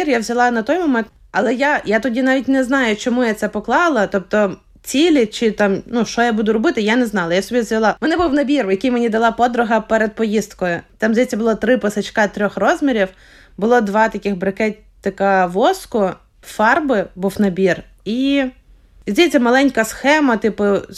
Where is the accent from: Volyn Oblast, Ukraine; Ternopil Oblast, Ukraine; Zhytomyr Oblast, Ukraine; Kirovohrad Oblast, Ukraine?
Volyn Oblast, Ukraine; Lutsk; Я з Луцька, я в Луцьку була.